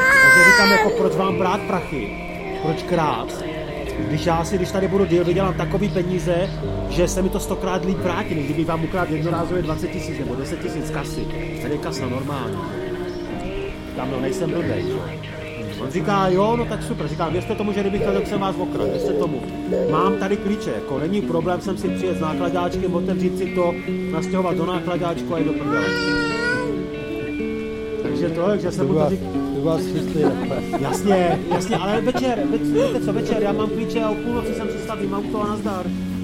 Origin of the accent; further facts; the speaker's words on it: Moravia, Czechia; Já jsem z Moravy a byl jsem tam na Silvestra